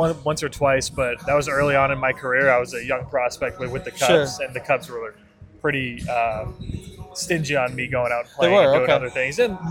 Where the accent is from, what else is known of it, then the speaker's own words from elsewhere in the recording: Texas, United States; I enjoyed growing up in Texas.